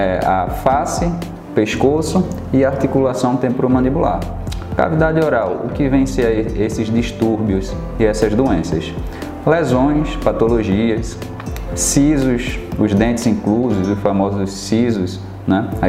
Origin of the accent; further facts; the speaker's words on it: Recife, Pernambuco, Brazil; now in Redenção, Brazil; sou cirurgião bucomaxilofacial, sou de Recife e há 4 meses estou residindo na cidade de Redenção.